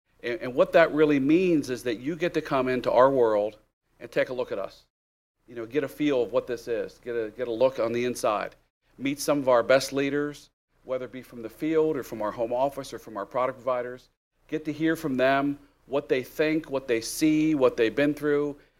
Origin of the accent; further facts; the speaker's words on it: Ohio, United States; I'm from Ohio originally, and so I put some guys in my car and drove them from Cincinnati down to Atlanta.